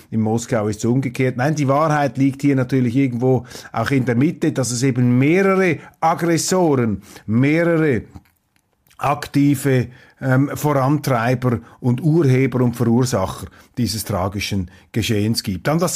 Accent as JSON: {"language": "German", "country": "Switzerland", "said": "Also wir sind hier wirklich etwas fassungslos, wenn wir als Schweizer diese Verkrampfungen betrachten."}